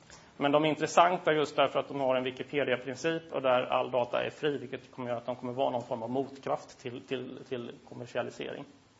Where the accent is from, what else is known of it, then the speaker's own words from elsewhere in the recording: Malmö, Skåne, Sweden; Jag är från Malmö så jag kan inte riktigt värdera om det här är en bra topplista eller inte.